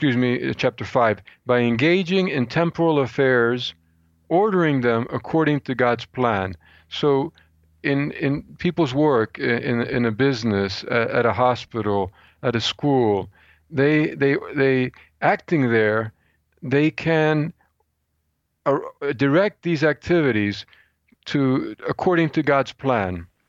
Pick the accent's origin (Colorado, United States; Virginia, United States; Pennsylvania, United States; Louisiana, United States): Pennsylvania, United States; Philadelphia; Incidentally, I grew up in Philadelphia, or some years in Philadelphia.